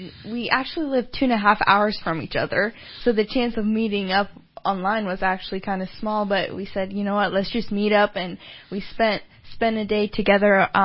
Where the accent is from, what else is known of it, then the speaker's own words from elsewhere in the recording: South Africa; now in Redding, United States; But yeah, I'm from South Africa, and I now live here in Northern California in Redding with Mitchell, my husband.